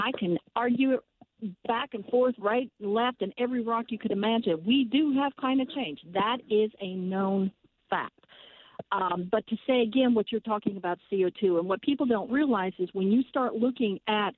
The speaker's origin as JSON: {"language": "English", "region": "Minnesota", "country": "United States", "said": "Well, first of all, I am from Minnesota. I have family in North Dakota."}